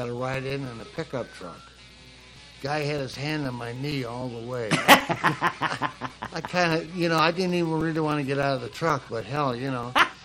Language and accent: English; Minneapolis, Minnesota, United States; South Minneapolis.